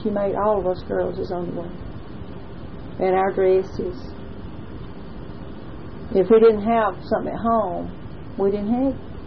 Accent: Alabama, United States; also born or lived in Talladega; I was born in Clay County.

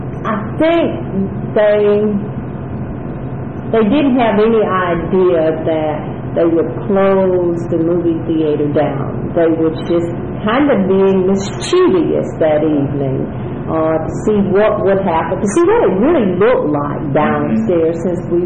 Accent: Lafayette, Alabama, United States; also born or lived in West Point, Georgia; I was born in West Point, Georgia. And we moved to a little small town by the name of Lafayette, Alabama. It's going that way to Auburn, south, going to Auburn, and I lived in Lafayette all of my childhood.

